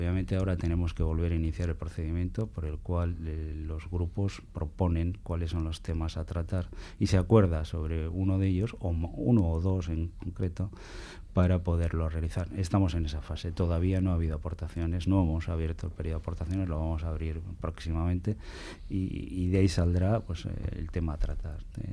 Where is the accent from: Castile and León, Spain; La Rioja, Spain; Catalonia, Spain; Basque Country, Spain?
Basque Country, Spain; Y eso que provengo de Álava, en este caso.